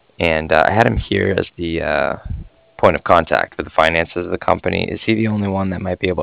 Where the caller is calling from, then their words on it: Cardiff, Wales, United Kingdom; I was actually calling from Cardiff